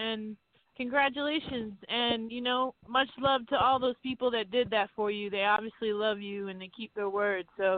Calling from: Massachusetts, United States; I'm calling from Massachusetts.

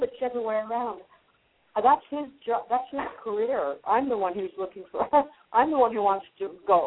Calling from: Colorado, United States; I'm calling from Colorado.

